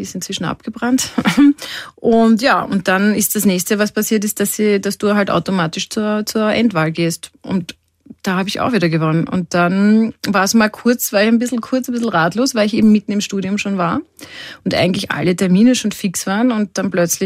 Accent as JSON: {"language": "German", "country": "Austria", "said": "als Österreicher hat man wirklich relativ wenig Chancen"}